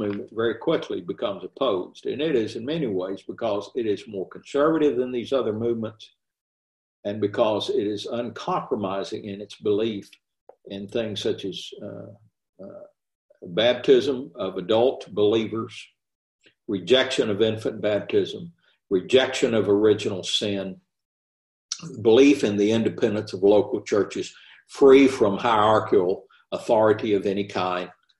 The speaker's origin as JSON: {"language": "English", "town": "Lawrenceburg", "region": "Tennessee", "country": "United States", "tie": "born or raised there", "said": "When I grew up in Lawrenceburg, Tennessee, there was a Mennonite group, a community just out of town."}